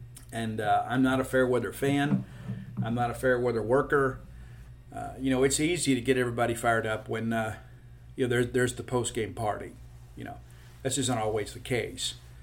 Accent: Mississippi, United States; I like to call them float flops because I'm from South Mississippi.

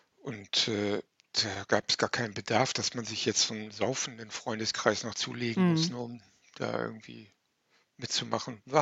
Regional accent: Bremen, Germany; die war ja in Bremen, wo ich geboren bin und da aufgewachsen bin.

